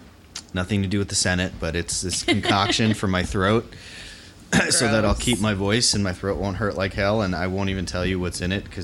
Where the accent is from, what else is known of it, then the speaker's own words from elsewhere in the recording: Miami, Florida, United States; From my hometown of Miami.